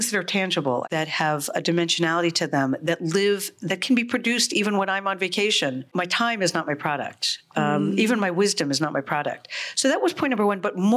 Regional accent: New York City, New York, United States; I am a New Yorker through and through. So I talked about my grandmother's Vienna, Cape Town, but I grew up in New York and there's nowhere else on this planet that I feel at home.

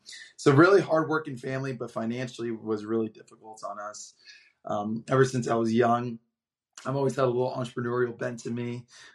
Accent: Fort Lauderdale, Florida, United States; I grew up in South Florida. I was born in Miami, grew up a little bit north of there in the Fort Lauderdale, Coral Springs area.

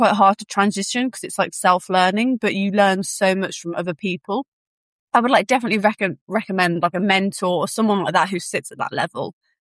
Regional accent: Birmingham, West Midlands, United Kingdom; now in London, United Kingdom; So I grew up originally in Birmingham. I'm London based now, but in Birmingham.

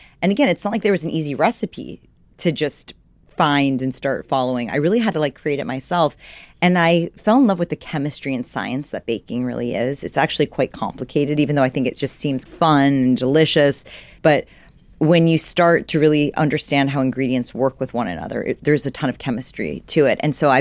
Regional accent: New York City, New York, United States; moved away as an adult; also born or lived in Los Angeles; So I'm from New York City. That's where I grew up. And then actually went to USC for college. So I was out

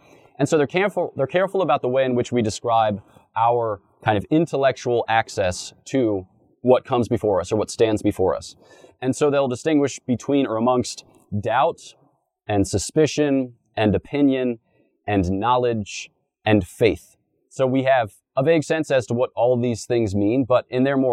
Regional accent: East Coast, United States; So even though I come from the East Coast, where people talk fast and talk mean in largely ironical terms

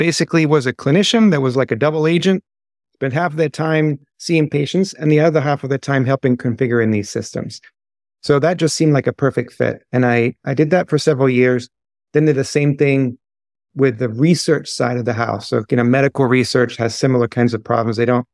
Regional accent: London, United Kingdom; also born or lived in Paris, France / Barcelona, Spain / Virginia, United States / Providence, United States; now in United States; I grew up in Europe. I was born in London, lived in Paris and Barcelona, and immigrated to the States.

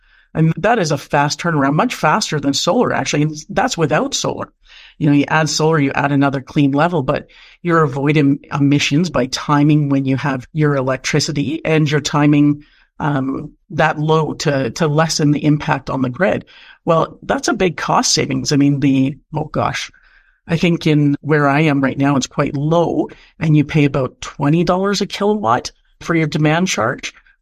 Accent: Canada; I'm being born and raised in Canada

